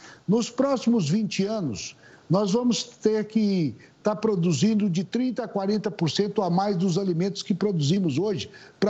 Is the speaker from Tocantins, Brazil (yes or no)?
yes; Tocantins, Brazil; eu participava de uma colheita do milho safrinha, lá no meu estado, no Tocantins